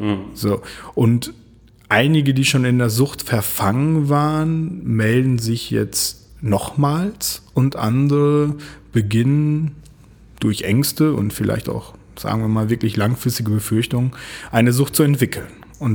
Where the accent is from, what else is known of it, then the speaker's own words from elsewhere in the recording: Bünde, North Rhine-Westphalia, Germany; In Bünde, genau gesagt.